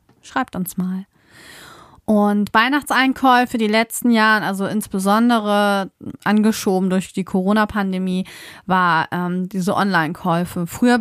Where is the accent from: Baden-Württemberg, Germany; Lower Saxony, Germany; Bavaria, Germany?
Lower Saxony, Germany; born or raised there